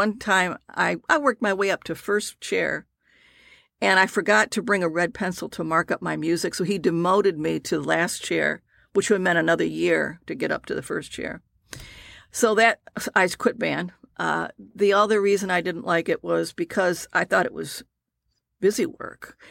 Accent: Detroit, Michigan, United States; I grew up in Detroit in the 60s and 50s, so I'm a dinosaur.

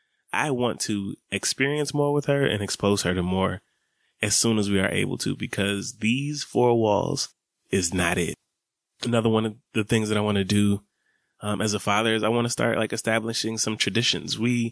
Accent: Atlanta, Georgia, United States; Growing up in Atlanta, summers is hot.

